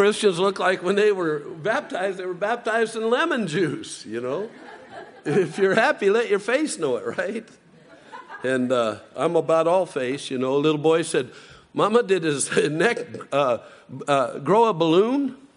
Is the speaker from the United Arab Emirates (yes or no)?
no; United States; And I'm American, you know.